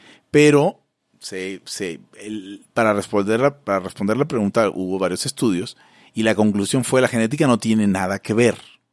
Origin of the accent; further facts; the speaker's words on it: Zulia, Venezuela; En Santa Rosa de Agua, en Venezuela, muy cerca de donde soy yo